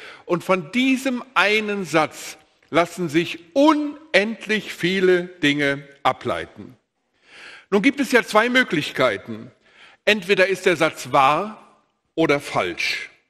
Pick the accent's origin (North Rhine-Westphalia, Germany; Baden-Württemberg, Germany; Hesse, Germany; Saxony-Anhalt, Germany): North Rhine-Westphalia, Germany; Wuppertal; born there; Ich bin 1958 in Wuppertal geboren